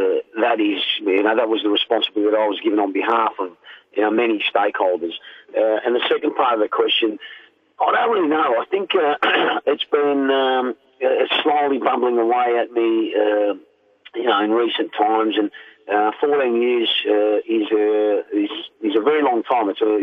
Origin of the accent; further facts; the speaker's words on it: Melbourne, Victoria, Australia; to be able to come back to, you know, my home state and do it here in Melbourne was ideal for me.